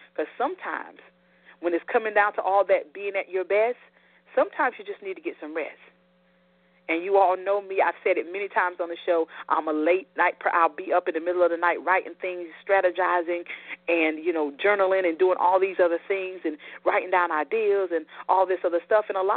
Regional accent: Tabor City, North Carolina, United States; do some work in the community in which I grew up in Tabor City, North Carolina.

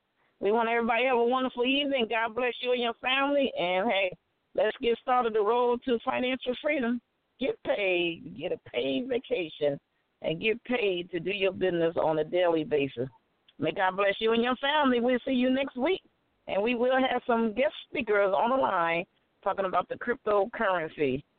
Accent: Chicago, Illinois, United States; My number is 312. I'm from Chicago.

